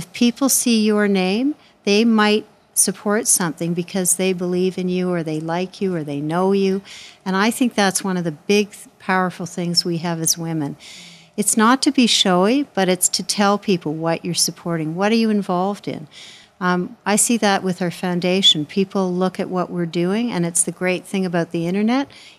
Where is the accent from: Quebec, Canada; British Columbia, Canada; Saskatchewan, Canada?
Quebec, Canada; Montreal; because I grew up in Montreal